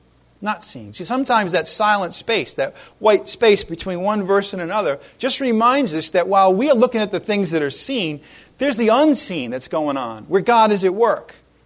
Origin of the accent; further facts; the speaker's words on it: United States; Okay, I'm American too. I'm as bad as you guys.